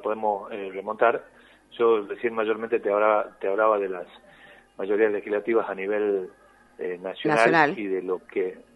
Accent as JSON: {"language": "Spanish", "town": "Concepción", "region": "Tucumán", "country": "Argentina", "said": "yo soy de Concepción"}